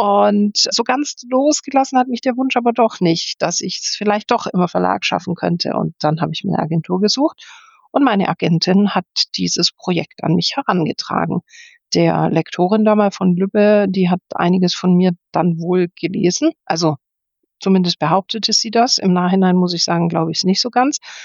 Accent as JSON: {"language": "German", "region": "Southern Germany", "country": "Germany", "said": "Und jetzt komme ich zwar eigentlich aus Süddeutschland, kenne den Norden aber relativ gut"}